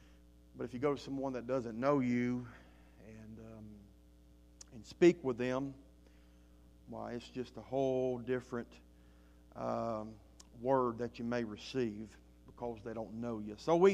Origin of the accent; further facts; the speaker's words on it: the South, United States; accent: southern; That's probably my southern little accent I have here